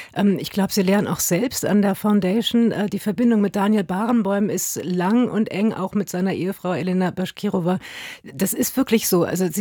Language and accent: German; Berlin, Germany; Schön, höre ich gerne als Berlinerin.